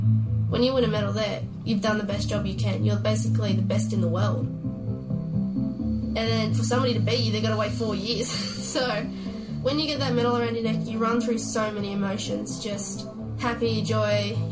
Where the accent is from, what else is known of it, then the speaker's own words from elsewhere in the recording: Lower Blue Mountains, New South Wales, Australia; also born or lived in Penrith; I was born in Penrith and then we lived in the Lower Blue Mountains.